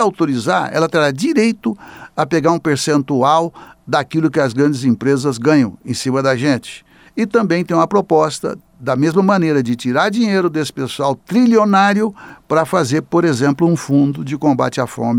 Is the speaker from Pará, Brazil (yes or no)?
no; São Paulo, Brazil; eu sou do estado de São Paulo e sou do PT.